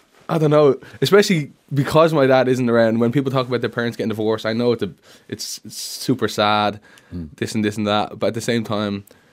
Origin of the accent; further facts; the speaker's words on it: Ireland; I've just come to appreciate myself and my Irishness and accept myself as Irish, you know what I mean? I don't think it's anyone else's say whether or not I'm Irish. To me, I'm Irish